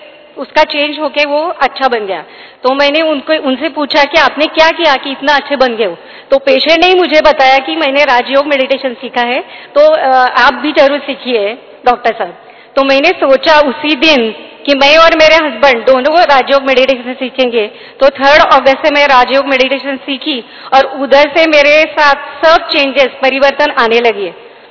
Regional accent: Pune, Maharashtra, India; पूना से आई हूँ।

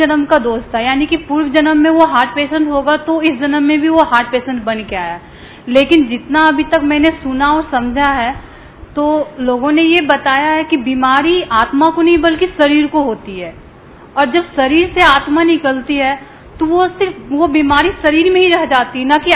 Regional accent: Nagpur, Maharashtra, India; नागपुर से आई हूँ।

